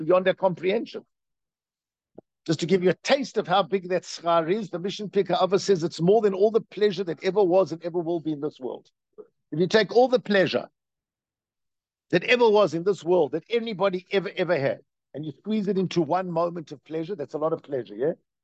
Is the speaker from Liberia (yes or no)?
no; South Africa; I grew up in South Africa.